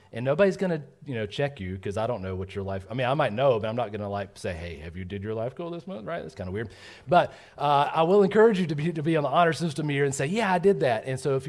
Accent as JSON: {"language": "English", "region": "Georgia", "country": "United States", "said": "I'm super excited because I'm from Georgia. I love tea."}